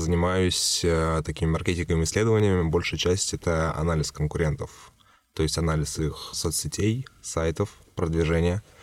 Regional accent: Saint Petersburg, Russia; Я сам из Питера.

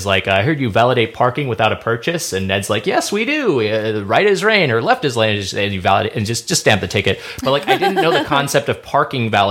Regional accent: Lakewood, California, United States; because I'm my hometown was Lakewood, California, which is right next to Long Beach

